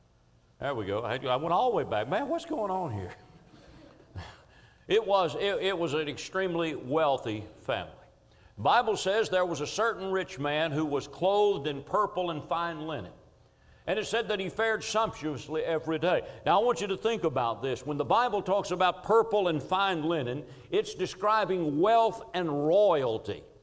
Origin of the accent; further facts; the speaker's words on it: Kentucky, United States; I've talked to several of you about where I grew up down in Rockcastle County, Kentucky, and some of you are very familiar with that part of the country.